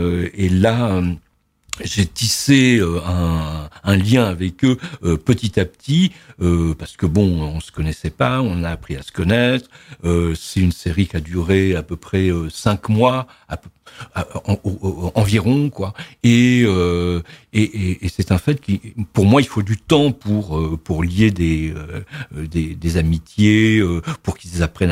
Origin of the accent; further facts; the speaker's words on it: Évreux, Normandy, France; j'ai grandi à Évreux, j'ai fait mes études ici. Je suis parti juste quelques années à Perpignan dans les années 74-75 et je suis revenu à Évreux en 75.